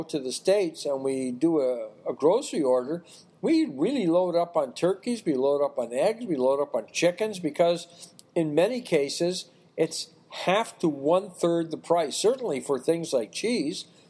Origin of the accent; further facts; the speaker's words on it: Canada; However, if Trudeau does what Trudeau should do, then as a Canadian, I'm going to win.